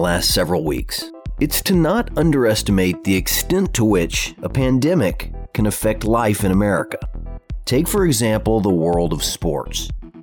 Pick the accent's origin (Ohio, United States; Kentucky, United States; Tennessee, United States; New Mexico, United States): Tennessee, United States; But no one got the attention of my home state of Tennessee like ESPN college football commentator Kirk Herbstreit.